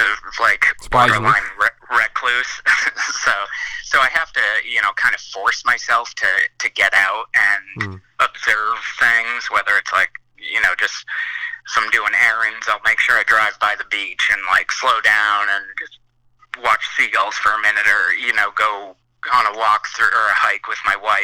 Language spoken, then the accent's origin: English; Cape Cod, Massachusetts, United States; also born or lived in New Hampshire / Maine; I was born in New Hampshire, lived in Maine until I was like 3 or 4 when my parents split, and then I moved to Cape Cod where my mother grew up.